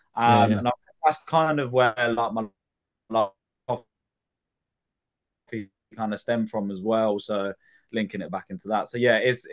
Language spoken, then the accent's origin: English; Liverpool, North West England, United Kingdom; I'm from Liverpool with no Scouse accent whatsoever. I was like, I'm from Liverpool, let me in.